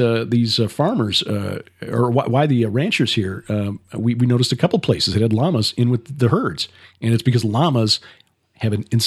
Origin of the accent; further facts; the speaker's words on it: Chicago, Illinois, United States; Hey, look, we're from Chicago. We'll make a deal.